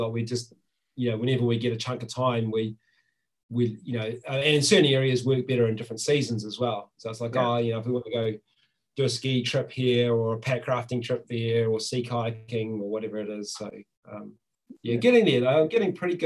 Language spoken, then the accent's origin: English; New Zealand; So I am from New Zealand, and I feel quite lucky that as a young person